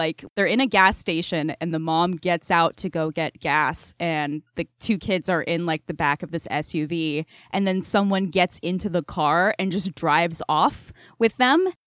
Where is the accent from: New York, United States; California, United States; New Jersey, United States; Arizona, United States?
Arizona, United States; But also, I grew up in Arizona and...